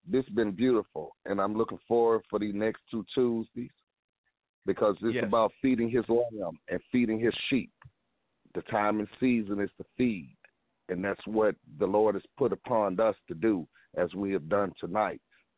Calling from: Mobile, Alabama, United States; But I'm from

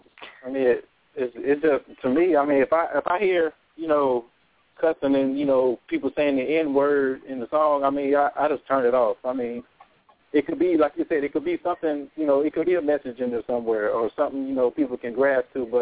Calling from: Augusta, Georgia, United States; From Augusta, Georgia.

